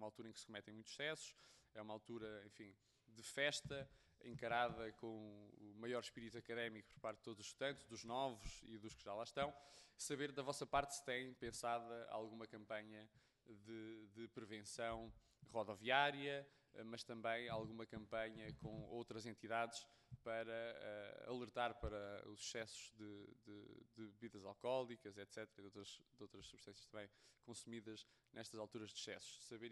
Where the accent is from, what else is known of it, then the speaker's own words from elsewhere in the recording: Coimbra, Centro, Portugal; saí de Coimbra, eu sou de Coimbra também, eleito pelo Círculo de Coimbra